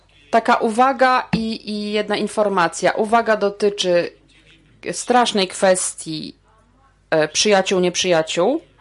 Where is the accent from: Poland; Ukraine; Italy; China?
Italy; jestem z Włoch, z takiej feministycznej organizacji włoskiej